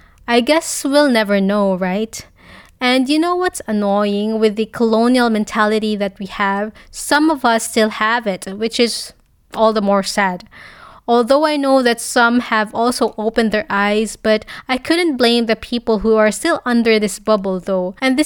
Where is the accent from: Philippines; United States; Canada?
Philippines; Cebu, Central Visayas; English is a second language; I'm not really good in speaking Filipino. I mean, because I was raised in Cebu and in Cebu we have a different dialect